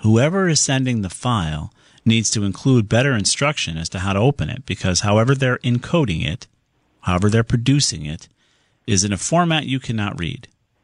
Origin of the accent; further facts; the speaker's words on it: Southington, Connecticut, United States; Let's move on to Larry in my hometown of Southington.